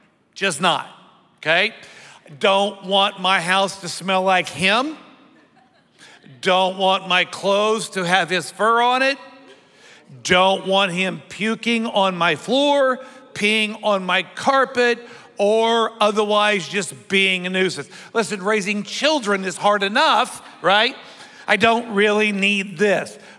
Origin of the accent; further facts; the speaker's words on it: Illinois, United States; now in Florida, United States; So I grew up in the country. I grew up in Southern Illinois.